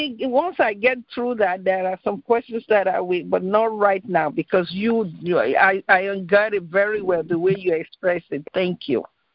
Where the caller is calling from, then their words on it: Florida, United States; I'm from Florida.